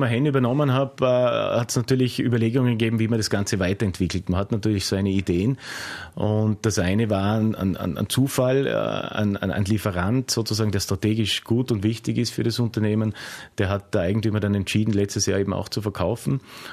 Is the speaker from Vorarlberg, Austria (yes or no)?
yes; Vorarlberg, Austria; Ich war kein typischer Vorarlberger, der halt erst einmal geschaut hat, dass er seine Eigentumswohnung oder irgendwas hat, sondern ich habe eigentlich immer in Mietwohnungen gewohnt, lange, lange Zeit, bis heute.